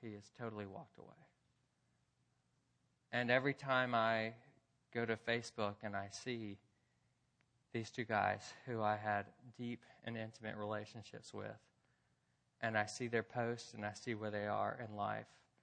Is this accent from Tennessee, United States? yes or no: yes; Memphis, Tennessee, United States; And then I went off to seminary, and slowly as I came back to Memphis, my hometown, to check in with him